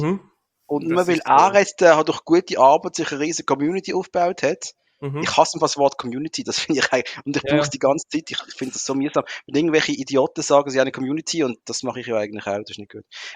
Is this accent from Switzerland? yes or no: yes; Switzerland; Also ich bin als Schweizer das drin, ich kann die Spruch nicht mal wählen.